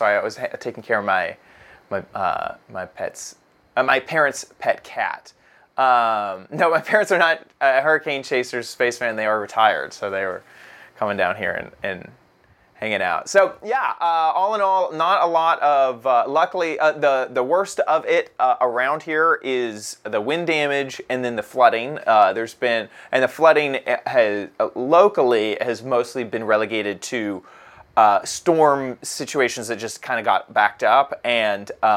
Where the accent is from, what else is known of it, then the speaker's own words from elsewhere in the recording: Texas, United States; Growing up in Texas, you know, we have tornadoes.